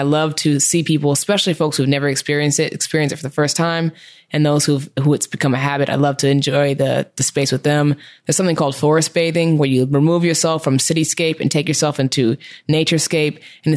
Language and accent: English; Seattle, Washington, United States; Well, so I grew up in Seattle, as I mentioned